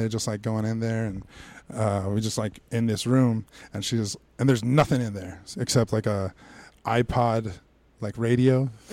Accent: Florida, United States; I'm from South Florida, 18 years old. I went to Philly, right?

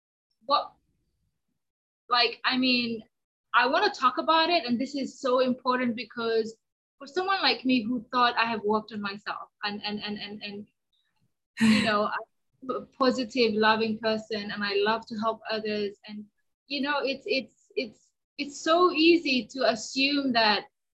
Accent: Somalia; first language Somali; English is a second language; That's my mother tongue, Somali.

